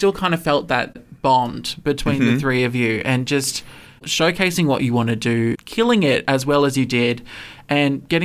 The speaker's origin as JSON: {"language": "English", "town": "Brisbane", "region": "Queensland", "country": "Australia", "said": "because I mean, we're from Brisbane, but we've been down to Sydney."}